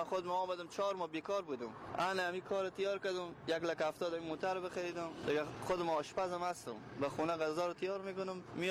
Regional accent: Kunduz, Afghanistan; also born or lived in Tehran; now in Herat, Afghanistan; از ولایت هراتم فعلا، منطقه اصلیت از قندوز.

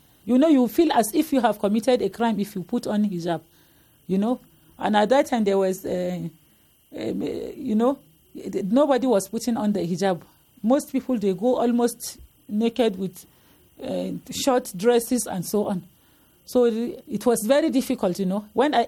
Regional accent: Zaria, Kaduna State, Nigeria; I'm from the Islamic movement … I was born in Zaria, Nigeria, the city of Zaria, and I did my primary school and secondary school in Zaria.

